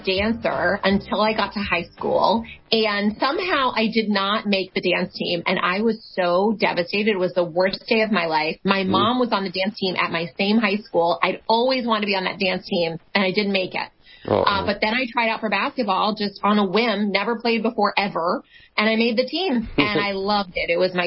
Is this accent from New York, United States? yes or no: no; Tampa, Florida, United States; Oh, I grew up in Tampa, Florida. I am a sixth generation Floridian, so really deep roots here in the state of Florida.